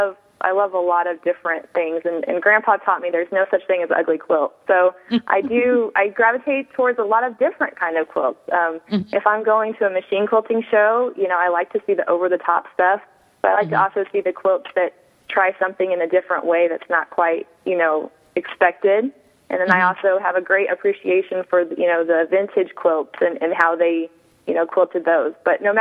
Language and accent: English; Kansas City, United States; Yep, in my hometown, I'm excited about it.